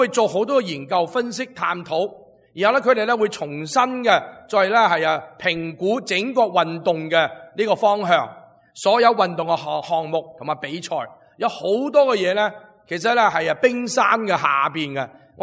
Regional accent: China; 我哋中国人啊吓

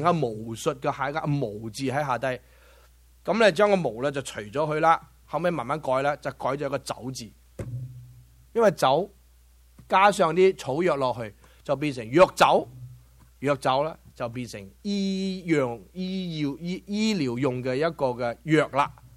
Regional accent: Guangdong, China; 我哋中国人最生，广东人最生动啦，火牛啊！

